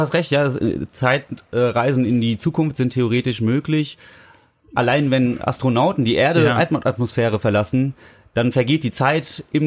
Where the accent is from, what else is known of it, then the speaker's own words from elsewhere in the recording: Hesse, Germany; Entschuldigung, ich komme immer noch aus Hesse, gell?